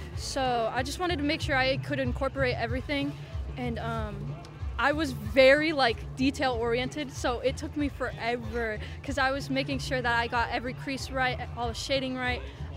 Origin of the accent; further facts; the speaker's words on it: East Moline, Illinois, United States; I'm from East Moline, Illinois.